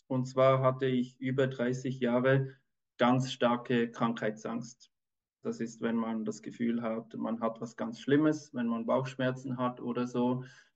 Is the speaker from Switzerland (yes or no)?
yes; Switzerland; ich bin Kinderarzt, ich bin aus der Schweiz